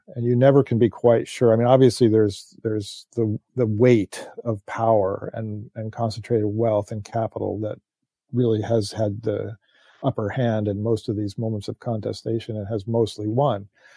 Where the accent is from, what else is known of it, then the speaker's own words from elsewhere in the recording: Chicago, Illinois, United States; also born or lived in Oakland, United States; I'd been living and growing up in Chicago and Oakland, so it didn't feel unfamiliar.